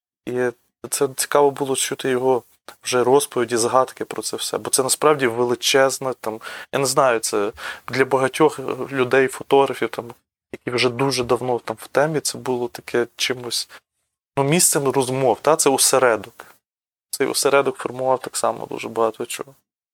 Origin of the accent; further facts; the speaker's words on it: Lviv, Lviv Oblast, Ukraine; бо я з Сихова, він з Сихова